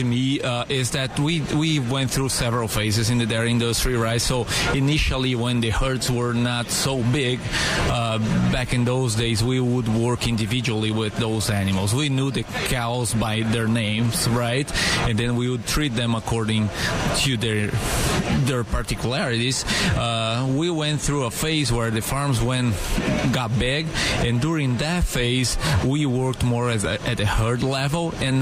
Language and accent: English; Brazil; now in United States; Even though I'm from Brazil, Wisconsin is home for me.